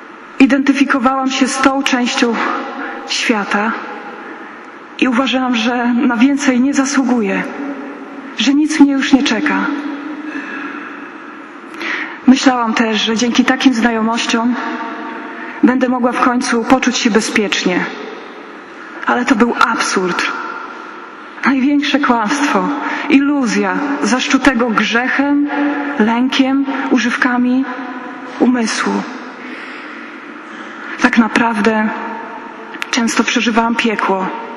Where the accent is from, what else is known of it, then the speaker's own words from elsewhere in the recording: Białystok, Podlaskie Voivodeship, Poland; mam 23 lata i przyjechałam z Białegostoku.